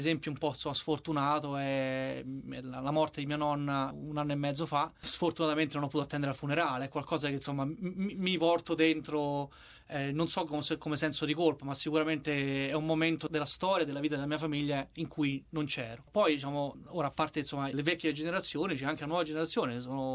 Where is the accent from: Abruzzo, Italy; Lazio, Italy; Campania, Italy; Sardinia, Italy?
Lazio, Italy; Rome; also born or lived in Turin; nonostante appunto io sia nato a Torino ma cresciuto a Roma